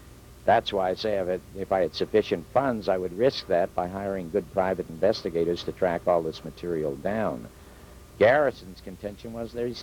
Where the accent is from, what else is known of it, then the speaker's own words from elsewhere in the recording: Canada; now in United States; And I came here from Canada